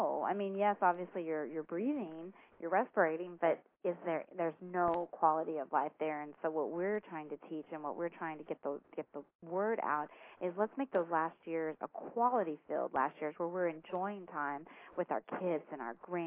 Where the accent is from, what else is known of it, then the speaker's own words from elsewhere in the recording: Texas, United States; And so coming from, I'm from Texas, and so meat was very big.